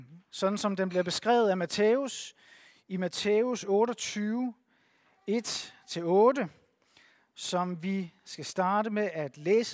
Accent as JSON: {"language": "Danish", "region": "Capital Region", "country": "Denmark", "tie": "born or raised there", "said": "Jeg er opvokset på Bornholm. Kirkeligt set er jeg vokset op hos dem med de ekstra lange møder."}